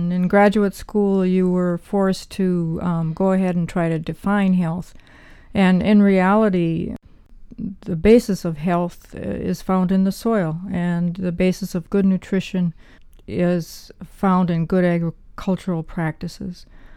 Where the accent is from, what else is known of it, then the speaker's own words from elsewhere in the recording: Minnesota, United States; I was born and raised in Minnesota, Endonamia, and had to leave for 30 years before I could come back